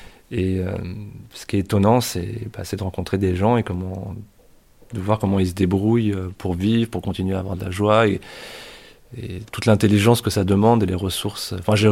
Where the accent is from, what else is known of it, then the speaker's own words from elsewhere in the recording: Paris, Île-de-France, France; moi je suis parisien. J'ai grandi dans un appartement familial dans le 5e arrondissement de Paris, dans lequel finalement mon père était né.